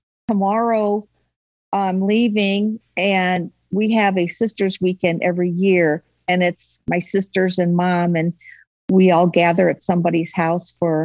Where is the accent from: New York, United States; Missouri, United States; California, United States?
Missouri, United States; St. Louis; I grew up in St. Louis. We all grew up in St. Louis, but over the years, a lot of family has moved to Arkansas.